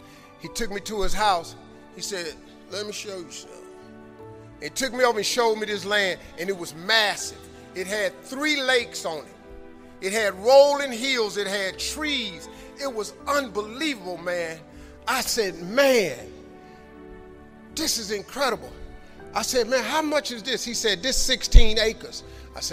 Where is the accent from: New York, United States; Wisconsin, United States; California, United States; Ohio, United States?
Ohio, United States; Cleveland; I'm from Cleveland. I got a couple partners that's locked up.